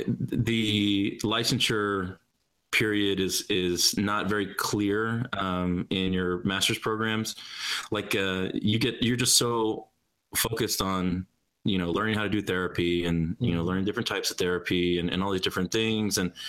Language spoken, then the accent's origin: English; Houston, Texas, United States; now in Dallas, United States; I'm in Dallas. It's all right. I'm from Houston, so I always talk trash to Dallas.